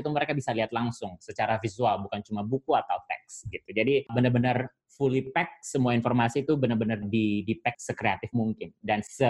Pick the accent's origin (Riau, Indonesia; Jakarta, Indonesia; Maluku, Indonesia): Maluku, Indonesia; Saumlaki; Jadi aku kan dari Maluku ya, dari Saumlaki, salah satu kota di Maluku.